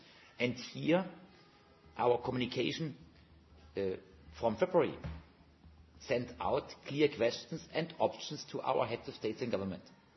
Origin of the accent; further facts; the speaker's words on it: Germany; English is a second language; for my home country, Germany